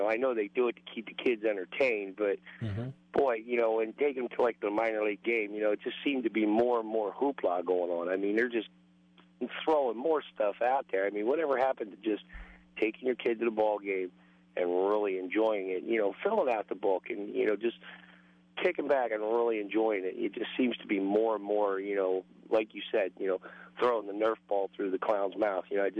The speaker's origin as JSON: {"language": "English", "region": "New Jersey", "country": "United States", "tie": "born or raised there", "said": "I'm originally from New Jersey, you know, living in the southern part of New Jersey, I was able to see a lot of the players"}